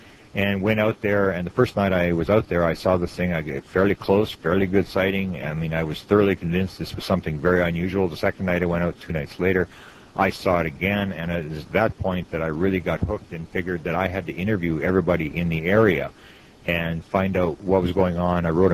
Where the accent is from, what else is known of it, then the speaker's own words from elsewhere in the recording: Manitoba, Canada; I'm from Canada, and I'm in the province right in the middle is the province of Manitoba, which is directly, for Americans, is directly above North Dakota.